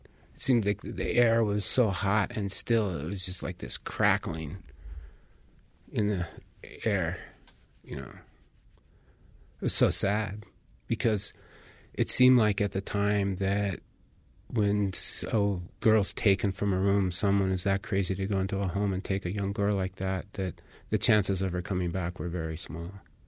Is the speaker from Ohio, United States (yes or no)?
no; Salt Lake City, Utah, United States; And that's something I've seen in growing up in Salt Lake.